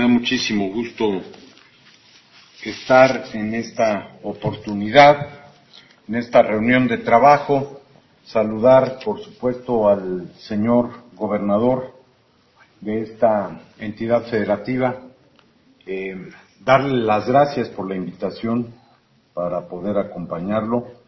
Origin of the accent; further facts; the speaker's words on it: Coahuila, Mexico; que es natural, ingenuo, buena gente, como somos los coahuilenses, gobernador. He estado vecino de aquí, de Nuevo León.